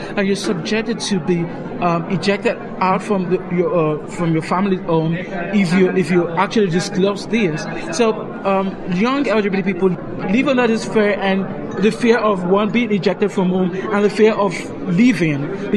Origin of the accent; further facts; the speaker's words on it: Nigeria; I'm from Nigeria